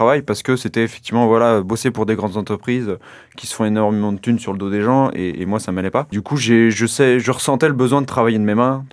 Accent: Pays de la Loire, France; also born or lived in Bordeaux / Paris; J'ai grandi en campagne, dans le Maine-et-Loire. J'ai fait mes études à Bordeaux et j'ai fini mes études à Paris

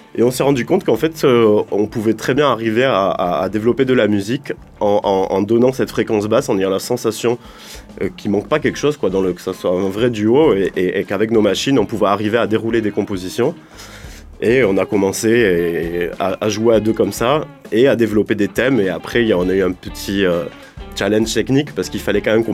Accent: Mont-de-Marsan, Nouvelle-Aquitaine, France; born there; Moi, je suis né dans les Landes, de toute façon. Après, je suis allé étudier à Toulouse

